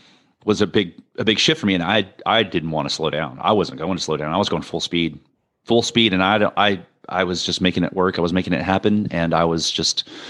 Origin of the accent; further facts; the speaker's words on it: Lubbock, Texas, United States; I was born in Irving, in the Dallas area. Okay. But I grew up in Lubbock, Texas, which is in the West.